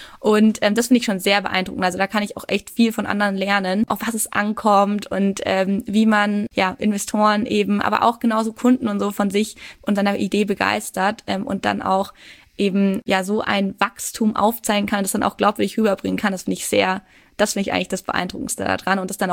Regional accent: Würzburg, Bavaria, Germany; now in Regensburg, Germany

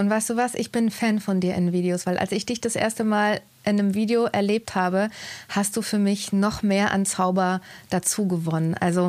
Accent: East Germany, Germany; ich komme aus dem Osten, ich bin aus der ehemaligen DDR, ich bin jetzt 19 Jahre jung und ich will zum Radio.

